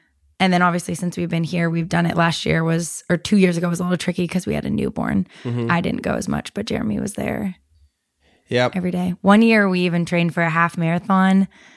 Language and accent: English; Portland, Oregon, United States; I'd never been to pumpkin season growing up, even though I grew up in Portland.